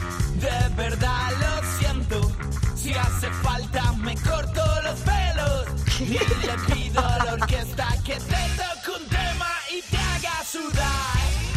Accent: Orce, Andalusia, Spain; Yo soy de Orce, Granada

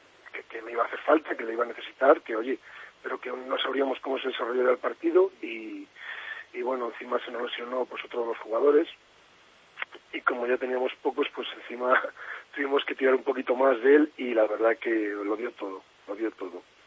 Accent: Castile and León, Spain; A pesar de ser, como muchos aquí dicen que soy berciano, yo me siento muy leonés. Soy selecciono, pero me siento muy leonés. Mis hijos han nacido aquí, yo vivo aquí

